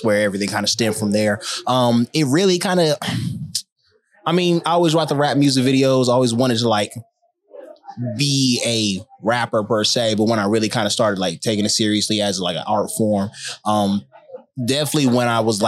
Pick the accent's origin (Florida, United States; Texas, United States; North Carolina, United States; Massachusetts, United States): North Carolina, United States; Charlotte; No, born and raised in Charlotte.